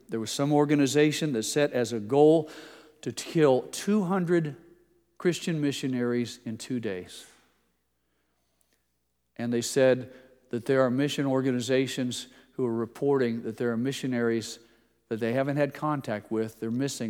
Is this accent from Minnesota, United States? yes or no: no; Indiana, United States; And then I said, I'm from southern Indiana.